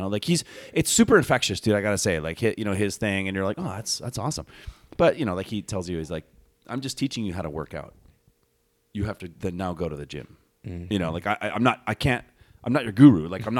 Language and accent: English; Honolulu, Hawaii, United States; I was born and raised in Honolulu.